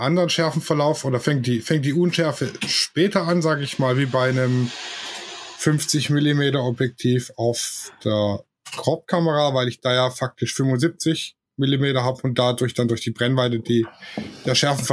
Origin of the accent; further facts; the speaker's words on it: Baden-Württemberg, Germany; ich bin Schwabe